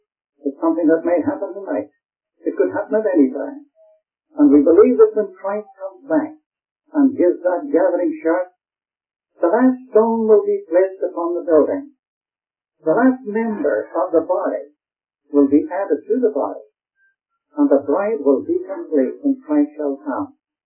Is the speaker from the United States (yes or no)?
no; Ireland; Although I'm an Irishman, I absolutely hate arguing.